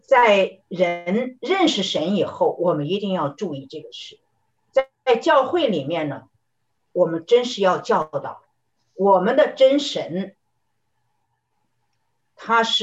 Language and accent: Chinese; China; 我觉得在这一点上，特别是我们中国人